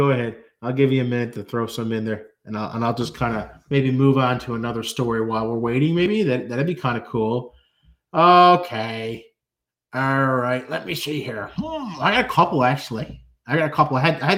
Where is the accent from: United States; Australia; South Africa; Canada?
Canada; Okay, I have no idea who Max Spears is. Might be because I'm Canadian, okay?